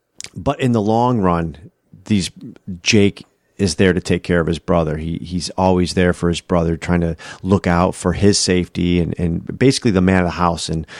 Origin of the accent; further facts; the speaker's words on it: Buffalo, New York, United States; See, I'm from Buffalo. And if you're not from New York or if you just say, oh, I am Buffalo, New York, people assume that you're by New York City. I am completely opposite side of the state, way opposite side.